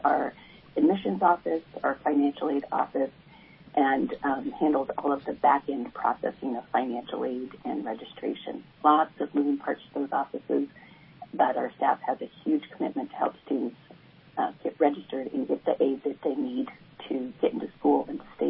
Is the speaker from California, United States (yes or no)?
yes; Redding, California, United States; Well, I grew up in Reading, and when I graduated from Shasta College, I went away to UC Davis for school, and then eventually came back to Reading in 2003